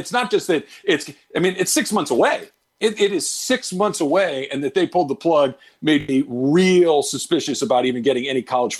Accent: Arcadia, California, United States; I grew up in Arcadia, which is literally the next city after Pasadena. The parade ends about 2 miles from where I grew up.

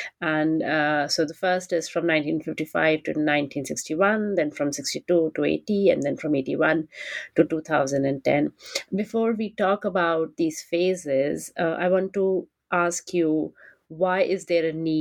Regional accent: India; English is a second language; And as an Indian, I was surprised

